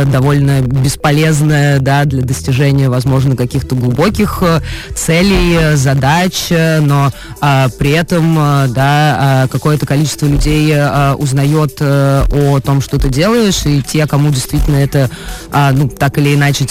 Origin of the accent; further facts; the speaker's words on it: Krasnodar, Krasnodar Krai, Russia; я родилась в Краснодаре и жила здесь до учебы, до университета.